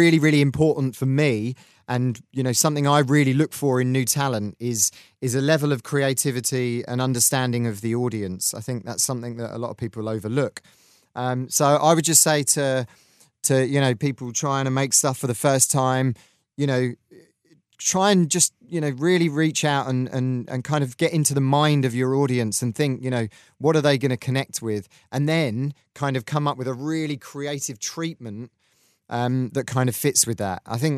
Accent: South East England, United Kingdom; I'm originally from Kent in Southeast England

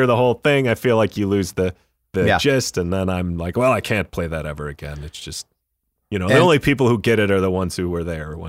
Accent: Buffalo, New York, United States; I'm from Buffalo. Well, Buffalo. Just outside of Buffalo, like a little between Buffalo and Rochester. And then, I went to Syracuse for college.

